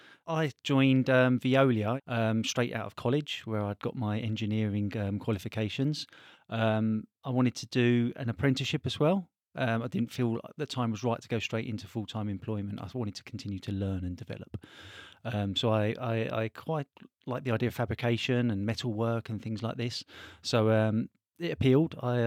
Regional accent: Harrow, London, United Kingdom; now in Bedfordshire, United Kingdom; I grew up in Harrow, born and bred in Harrow. So yeah, moved up in Bedfordshire and been there ever since.

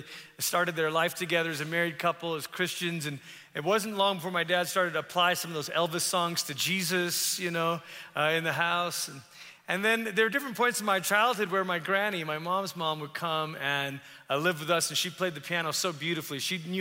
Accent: Malaysia; My dad, we grew up in Malaysia

